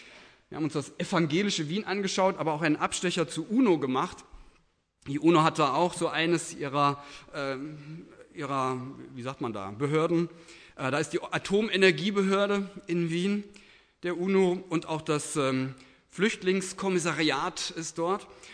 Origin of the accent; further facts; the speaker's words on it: Butzbach, Hesse, Germany; Gefängnisseelsorger gewesen in meiner Heimatstadt Butzbach